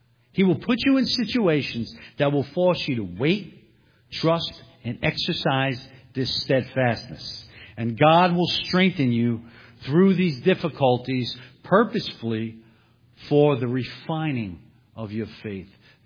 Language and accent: English; Brooklyn, New York, United States; I'm originally from Brooklyn.